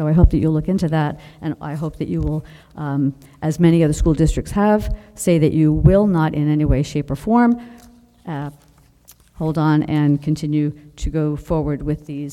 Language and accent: English; Stewartsville, New Jersey, United States; I'm actually from Stuartsville, Greenwich Township, but I am a taxpayer in New Jersey